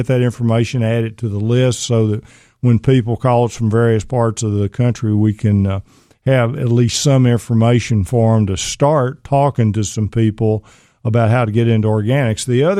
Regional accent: Pittsburg, Texas, United States; You know, I'm from East Texas. I'm from Pittsburgh.

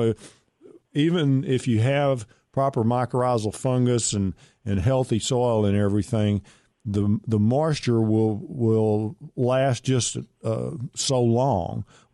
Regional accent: Pittsburgh, Texas, United States; I am from Pittsburgh, Texas, with Bo Pilgrim and a lot of other cool people.

